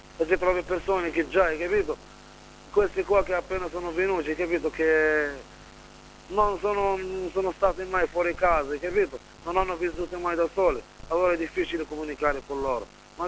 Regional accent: Algeria; Italian is a second language; now in Italy; Sì, io vengo dall'Algeria. Sto qua da quasi 8 anni che sono qui.

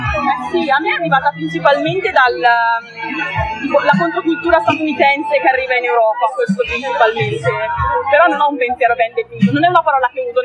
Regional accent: Milan, Lombardy, Italy; io sono cresciuta a Milano

